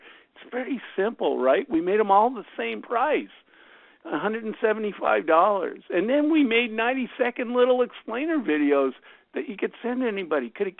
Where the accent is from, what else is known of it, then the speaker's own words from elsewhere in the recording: Canada; And, you know, I'm from Canada, and I always love bragging about the fact that I'm from Canada. I love Canada.